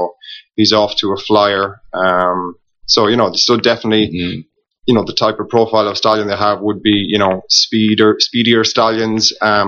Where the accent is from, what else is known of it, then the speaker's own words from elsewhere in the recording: Midwest, Ireland; I'm from the Midwest, kind of as a point of reference, maybe an hour east of Galway.